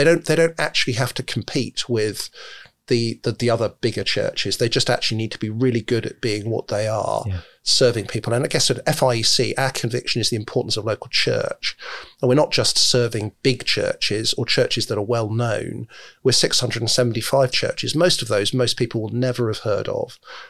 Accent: England, United Kingdom; Therefore, which is why we naturally, as English people, love the underdog winning the occasion.

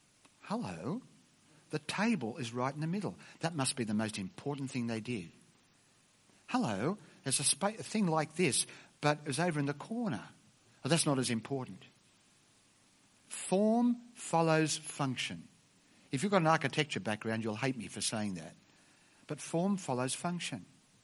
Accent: Australia; I'm Australian, I'll tell you.

